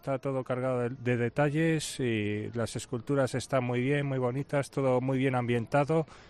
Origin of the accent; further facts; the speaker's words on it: Valladolid, Castile and León, Spain; Somos de aquí, de Valladolid.